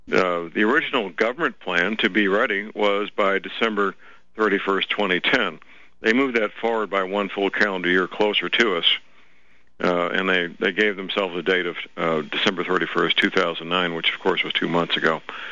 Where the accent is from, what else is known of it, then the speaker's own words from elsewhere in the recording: St. Louis, Missouri, United States; a research project I was involved with at a Superfund cleanup site outside my hometown, St. Louis, Missouri.